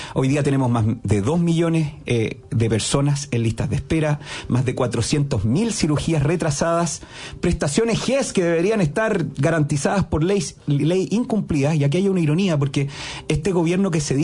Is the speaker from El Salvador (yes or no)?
no; O'Higgins, Chile; mencionó a mi tierra colchagüina, un gran saludo para la gente de la región de O'Higgins